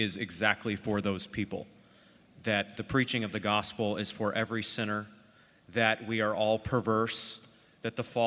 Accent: Maine, United States; I'm from Maine, so children in Maine and Florida

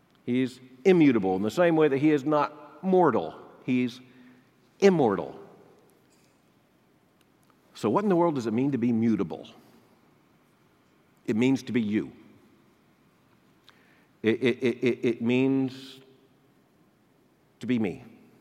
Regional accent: Florida, United States; I grew up in Florida. I recently was looking at some photographs of my boyhood in Florida.

